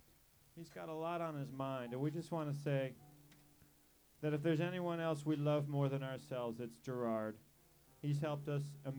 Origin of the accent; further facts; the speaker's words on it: New York, United States; now in Connecticut, United States; I grew up in Westchester County. I live in Connecticut now.